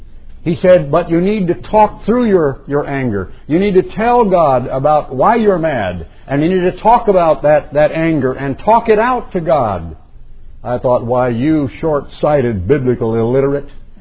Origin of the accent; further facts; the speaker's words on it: United States; I got to tell you, as an American, I am so thankful